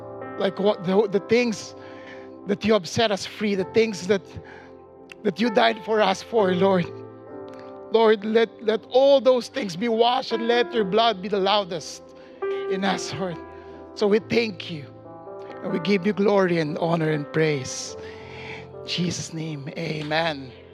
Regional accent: Manila, Metro Manila, Philippines; I grew up in Manila, which is a Catholic country. And our house literally is beside the Catholic church.

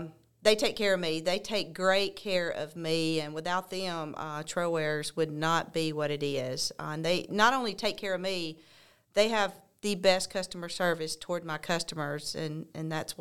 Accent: Childersburg, Alabama, United States; I grew up in Childersburg, and that's where I still live.

